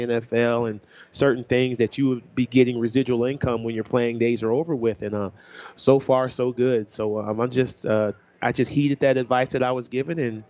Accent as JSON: {"language": "English", "region": "Midwest", "country": "United States", "said": "because I'm from the Midwest. I had no idea what was going on."}